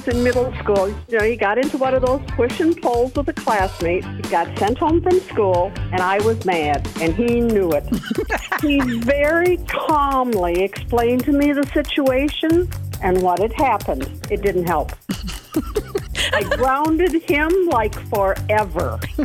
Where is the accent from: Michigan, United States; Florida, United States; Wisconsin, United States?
Wisconsin, United States; Janesville; I'm from Janesville.